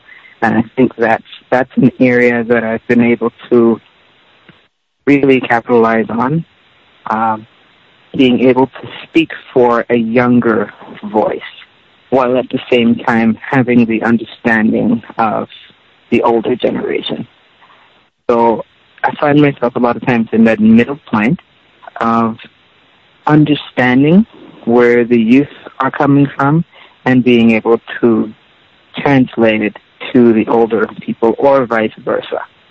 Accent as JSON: {"language": "English", "region": "Saint Thomas", "country": "U.S. Virgin Islands", "tie": "born or raised there", "said": "I was born and raised on St. Thomas, where we are now here in the Virgin Islands."}